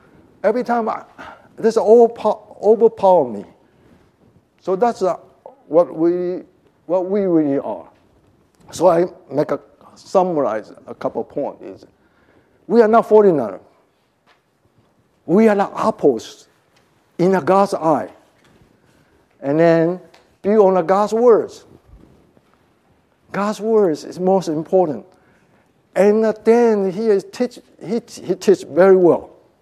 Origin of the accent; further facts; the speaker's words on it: Taiwan; not me, Chinese, I'm a Chinese from Taiwan.